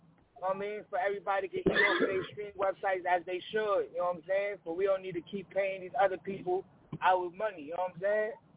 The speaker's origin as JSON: {"language": "English", "town": "Far Rockaway", "region": "New York", "country": "United States", "said": "Peace, family. … with the artist, man. I'm from Far Rockaway, Queens."}